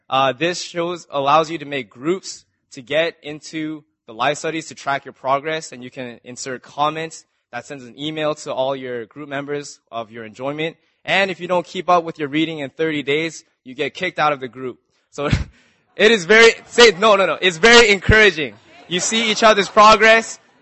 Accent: Vancouver, British Columbia, Canada; I'm from Vancouver, Canada.

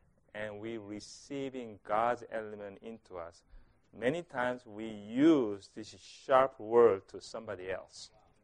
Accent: Columbus, Ohio, United States; I'm from Columbus, Ohio.

